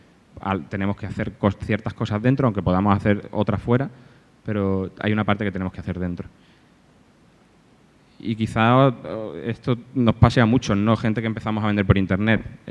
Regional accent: Malaga, Andalusia, Spain; now in Alicante, Spain; yo soy de Málaga, pero vivo aquí en Alicante hace 5 años porque mi mujer es de aquí

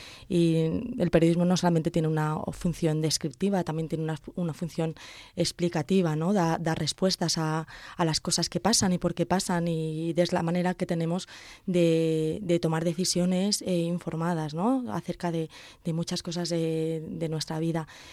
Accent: Pinoso, Valencian Community, Spain; hacer un programa de radio en mi pueblo, en Pinoso, yo soy de Pinoso

